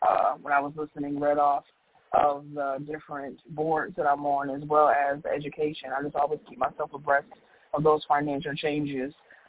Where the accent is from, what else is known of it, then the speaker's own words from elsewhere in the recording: Buffalo, New York, United States; Yes, I am from Buffalo, New York, born and raised.